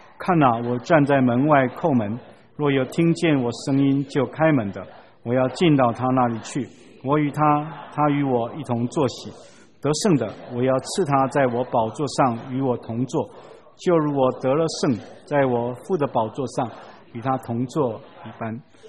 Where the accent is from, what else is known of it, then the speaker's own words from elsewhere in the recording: Taiwan; 我觉得我们台湾人特别喜欢二元论